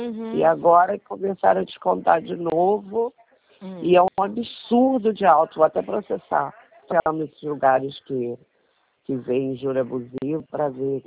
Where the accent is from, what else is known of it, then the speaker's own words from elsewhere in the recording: Caxias, Brazil; eu sou de Caxias